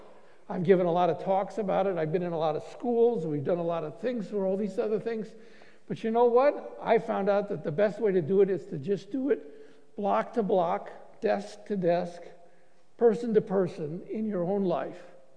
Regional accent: Ohio, United States; My wife and I grew up in Northwest Ohio. We were in one of these big Rust Belt towns, blue collar.

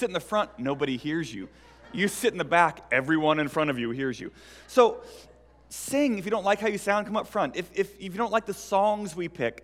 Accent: St. Louis, Missouri, United States; now in Seattle, United States; I grew up in St. Louis. We just lost our team.

